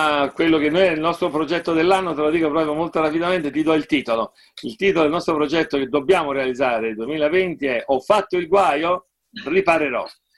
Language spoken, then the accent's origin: Italian; Naples, Campania, Italy; io dico da napoletano